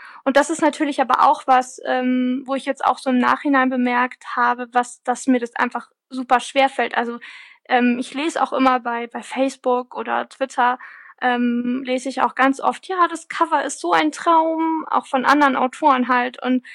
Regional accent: Freising, Bavaria, Germany; das Buch hat ja in meiner oder spielt ja in meiner Heimatstadt Freising

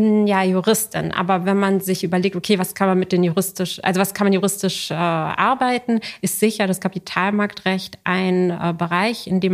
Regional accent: Frankfurt, Hesse, Germany; Ich bin als Jüdin in Frankfurt aufgewachsen

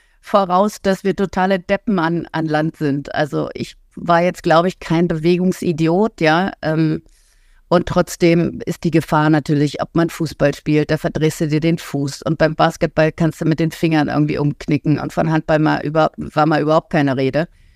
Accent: Berlin, Germany; moved away as an adult; now in Heidelberg, Germany; Ich bin gebürtige Berlinerin und bin mit 26, habe ich die Stadt, glaube ich, verlassen und bin nach Heidelberg gezogen.

